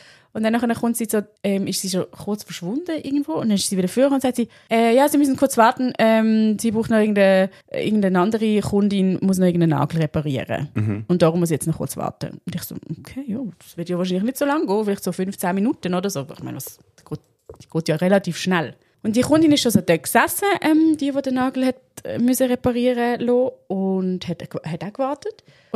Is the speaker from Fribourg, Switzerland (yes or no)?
no; Sternenberg, Zurich, Switzerland; Ich komme vom Sternenberg oben runter.